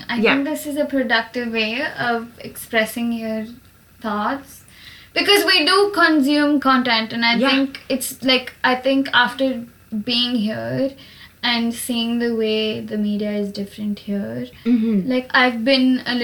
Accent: Bangalore, Karnataka, India; I've been places, but I'm mostly from Bangalore, which is in the south of India, in a state called Karnataka. And I grew up with a certain amount of South Indian influence, if you might say.

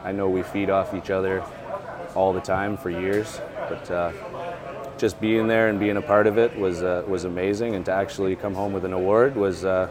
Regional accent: Ontario, Canada; I am from Canada. We're in Ontario, yeah. Okay. About an hour north of Toronto

